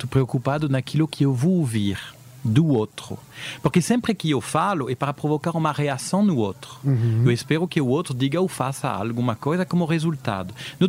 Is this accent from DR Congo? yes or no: no; France; moved away as an adult; now in Brazil; meu sotaque, ó, eu nasci no Brasil, né? Mas com 4 anos eu fui para a França e eu voltei com 26.